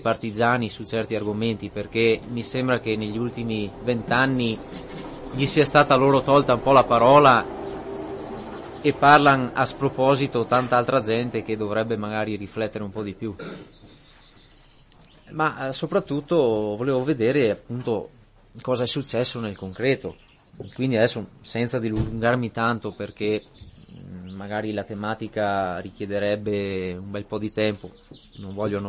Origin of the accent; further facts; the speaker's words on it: Limana, Veneto, Italy; Io sono di Limana, quindi volevo fare qualcosa che riguardasse il bellunese